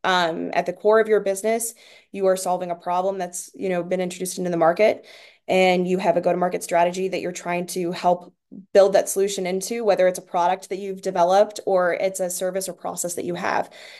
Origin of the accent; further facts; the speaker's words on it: Youngstown, Ohio, United States; born or raised there